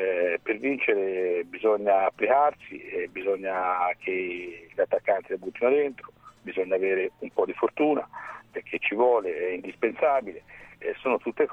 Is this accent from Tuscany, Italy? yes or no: yes; Siena, Tuscany, Italy; io sono di Siena e sono abituato a correre il palio lo vince uno